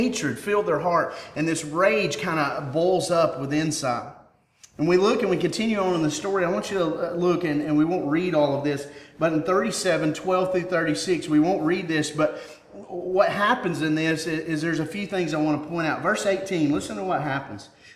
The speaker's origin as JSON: {"language": "English", "town": "McCall", "region": "Alabama", "country": "United States", "tie": "born or raised there", "said": "I grew up in McCall, Alabama. You can hear it in my accent, okay? I was from the country, and I never thought about leaving there. That was my hometown."}